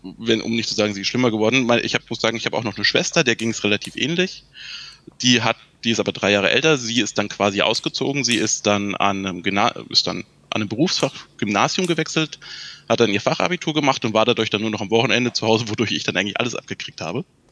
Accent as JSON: {"language": "German", "region": "Thuringia", "country": "Germany", "said": "ich komme aus Thüringen, also aus dem Osten, mein Vater ist also noch DDR"}